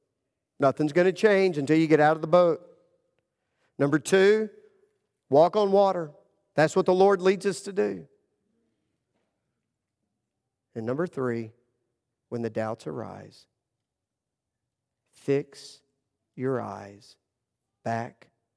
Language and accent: English; Texas, United States; I grew up in West Texas. I've endured a lot of wind.